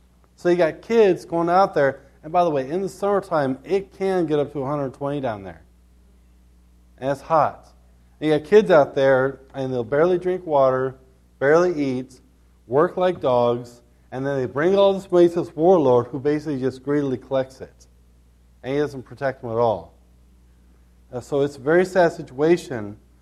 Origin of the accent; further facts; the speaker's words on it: Idaho, United States; You know, when I was growing up in Idaho, they passed a law that English was the official language in Idaho.